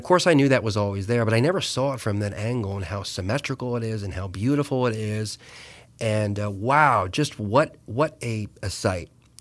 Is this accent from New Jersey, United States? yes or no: yes; New Jersey, United States; me growing up on the Jersey Shore, yes, that Jersey Shore